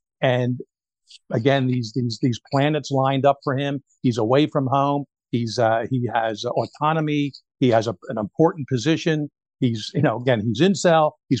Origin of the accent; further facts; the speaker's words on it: Philadelphia, Pennsylvania, United States; I'm from Philadelphia originally. I know that area.